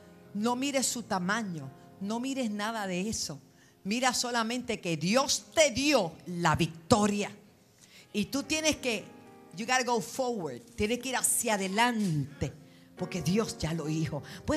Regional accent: Bayamón, Puerto Rico; also born or lived in New York; de la calle 13 de Bayamón Garden, donde me crié. Vine grandecita de Nueva York, pero me crié allí.

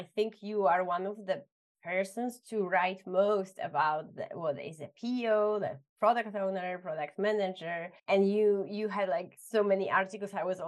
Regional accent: Poland; now in Spain; And I'm in Spain and I'm from Poland.

